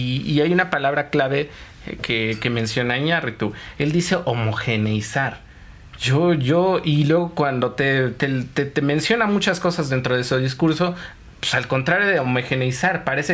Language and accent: Spanish; Mexico; pero soy mexicano, cabrón.